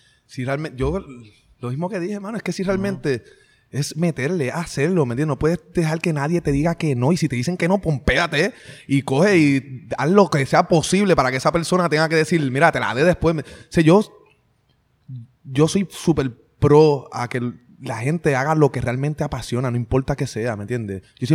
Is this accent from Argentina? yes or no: no; Puerto Rico; todo el mundo sabe que yo soy de Puerto Rico